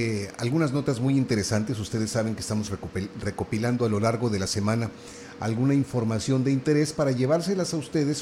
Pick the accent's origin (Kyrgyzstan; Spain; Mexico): Mexico; de que somos mexicanos